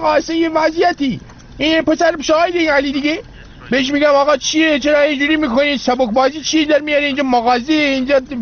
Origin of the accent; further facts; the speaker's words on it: Rasht, Gilan, Iran; من بچه رشتم. من یه زمانی ما توی رشت برای خودمون گندلاتی بودیم